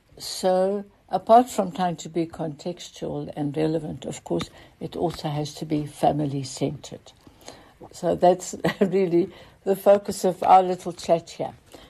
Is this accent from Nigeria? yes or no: no; Netherlands; now in South Africa; You know, I also came to South Africa by boat in 1954. And we had, our ship was the Waterman, and we came from the Netherlands.